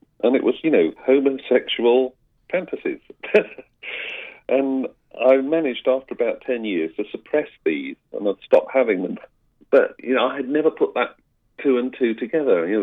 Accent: United Kingdom; moved away as an adult; I'm a migrant, as you probably can hear from my accent. And I came from the UK.

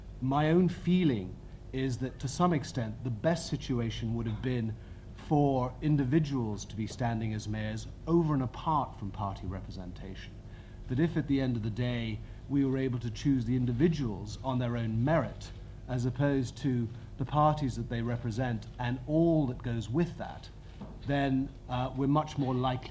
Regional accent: London, United Kingdom; I think that as a Londoner, my concern would obviously be that whoever is elected mayor on the 5th of May is somebody that ultimately is concerned about the issues that affect London

